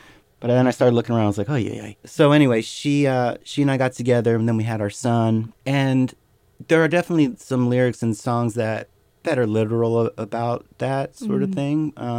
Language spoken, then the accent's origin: English; Pennsylvania, United States; now in Brooklyn, United States; what's the difference between, you know, growing up in Pennsylvania and starting to write songs there as opposed to living in Brooklyn or living in this place or that place?